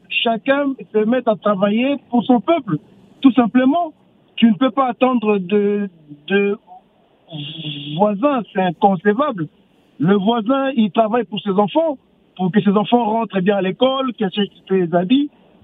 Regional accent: DR Congo; Moi, je suis congolais

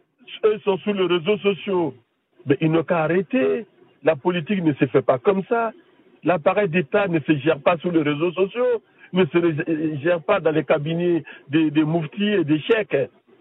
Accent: Côte d’Ivoire; Je suis de la Côte d'Ivoire.

